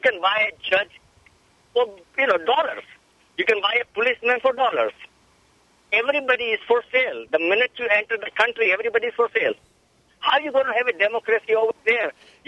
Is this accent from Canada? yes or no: no; Pakistan; now in United States; I'm an American citizen now. I came from Pakistan in 72.